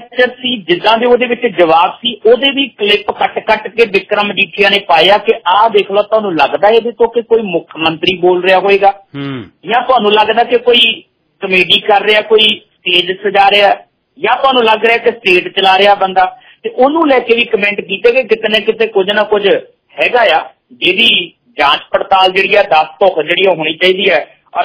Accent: Nakodar, Punjab, India; ਕਿਉਂਕਿ ਤੁਸੀਂ ਵੀ ਨਕੋਦਰ ਦੇ ਆਸ ਪਾਸ ਰਹਿਣ ਵਾਲੇ ਆ, ਮੈਂ ਵੀ ਉੱਥੋਂ ਦਾ ਰਹਿਣ ਵਾਲਾ

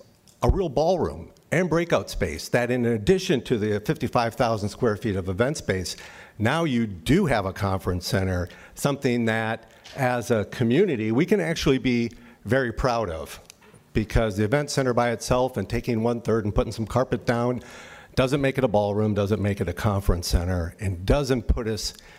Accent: Wisconsin, United States; I'm originally from Wisconsin. I know all about ice sports.

